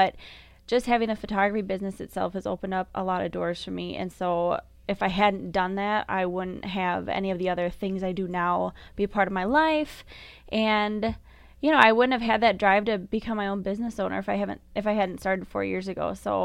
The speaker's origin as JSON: {"language": "English", "town": "St. Paul", "region": "Minnesota", "country": "United States", "tie": "born or raised there", "said": "We grew up in St. Paul, but we moved out into the country, and we absolutely love it out here."}